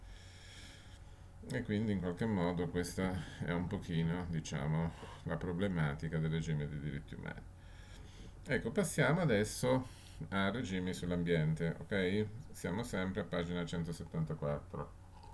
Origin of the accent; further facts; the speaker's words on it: Tuscany, Italy; io non è che voglio passare per il cinico, perché sono toscano